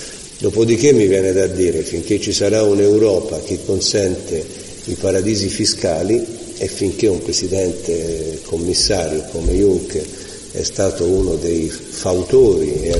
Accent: Tuscany, Italy; possiamo come toscani andare orgogliosi della nostra capacità di reazione

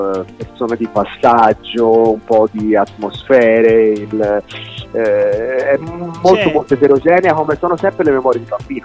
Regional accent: Florence, Tuscany, Italy; Io sono nato e cresciuto a Firenze, quindi non tanto lontano, ma in una realtà sostanzialmente diversa.

